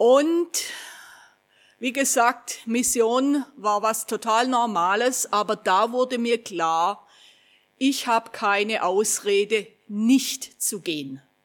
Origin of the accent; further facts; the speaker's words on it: Großbottwar, Baden-Württemberg, Germany; Ich komme aus Großbodwar im Landkreis Ludwigsburg und für die, die es etwas wissen, es ist ein ziemlich frommer Fleck, der auch eine gewisse Missionsgeschichte hatte.